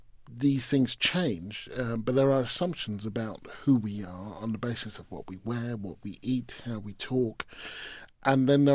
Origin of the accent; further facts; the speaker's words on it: Stevenage, East of England, United Kingdom; also born or lived in Hitchin; And I said, Stevenage, which was the town I was from. And he said, "Well, where were you born?" And I said, "Well, I was born in Hitchin, which is just 10 miles down the road from Stevenage, or both near London."